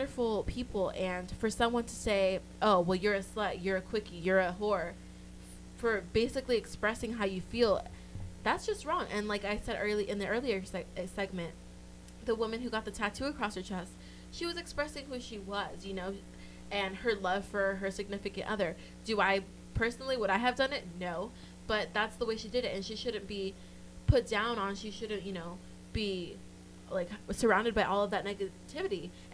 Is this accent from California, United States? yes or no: yes; Los Angeles, California, United States; I'm from LA, I'm from SoCal, I know.